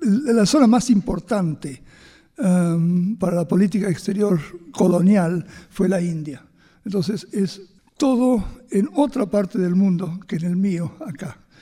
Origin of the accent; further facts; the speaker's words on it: Argentina; con eso yo soy muy parte de la Argentina. Soy muy argentino. Después de 18 años afuera, volvía a mi país.